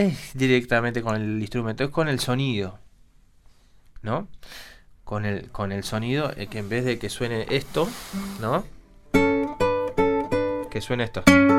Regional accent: Carmen de Patagones, Buenos Aires Province, Argentina; De Carmen de Patagones, sí.

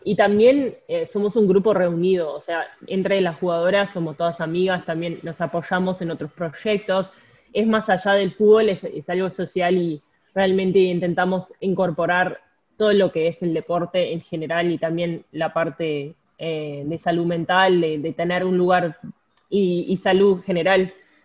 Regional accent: United States; Yo soy de Estados Unidos y estudié la universidad allá.

